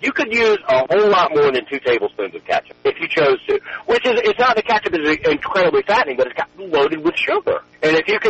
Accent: the South, United States; the same way that I learned to cook growing up in the South and in Paula Deen's home was sort of by osmosis

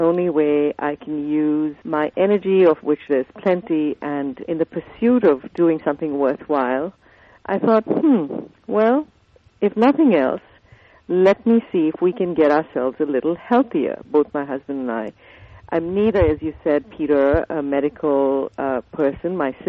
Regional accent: New Delhi, Delhi, India; That's correct. I went to school in the foothills of the Himalayan mountains

